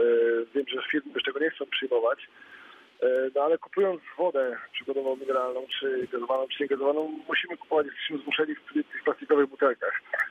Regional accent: Jelenia Góra, Lower Silesian Voivodeship, Poland; Jestem z Jeleniej Góry akurat, ale przez chwilę jestem z Poznaniem

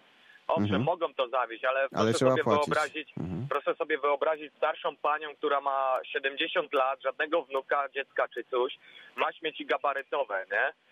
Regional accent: Stary Trącz, Lubusz Voivodeship, Poland; jestem słuchaczem z radia, pochodzę ze Starego Trącza.

